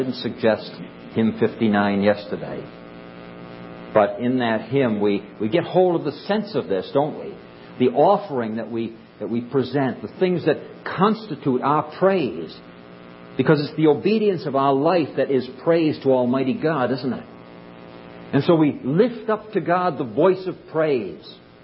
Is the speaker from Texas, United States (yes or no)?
no; Rhode Island, United States; accent: Rhode Island; And I say I never mispronounce them because it's just my accent. From Rhode Island, everybody talks this way.